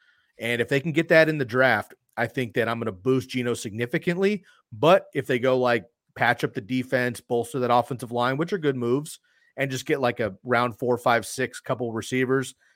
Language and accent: English; California, United States; I actually live in the Northwest, but I grew up in the Bay Area.